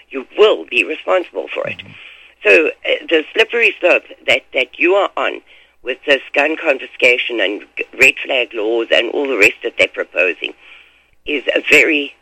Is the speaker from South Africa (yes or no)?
yes; South Africa; as a South African that was a law-abiding citizen and did what I was told